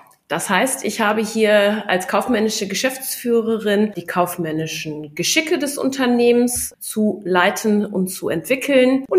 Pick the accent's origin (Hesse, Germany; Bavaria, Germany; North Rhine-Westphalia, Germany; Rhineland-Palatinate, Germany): North Rhine-Westphalia, Germany; Hamm; Hamm liegt am Kamener Kreuz, also zwischen der A1 und der A2. Und wir sind ja Hamm-Westfalen. Und die meisten, wenn ich denen sage, ich komme aus Hamm